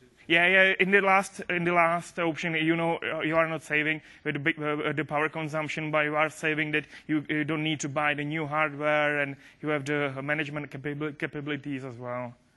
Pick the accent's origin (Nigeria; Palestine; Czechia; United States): Czechia; English is a second language; I'm from Czech Republic